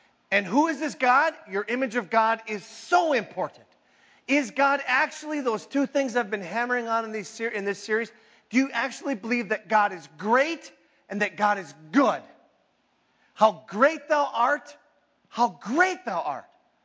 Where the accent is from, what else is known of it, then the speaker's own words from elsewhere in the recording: Minnesota, United States; I'm from the Iron Range. I went to public school.